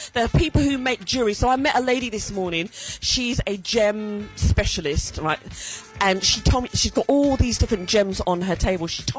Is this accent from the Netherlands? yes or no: no; Jamaica; Now, you know, I'm from Jamaica, okay? So I know about Jamaican food.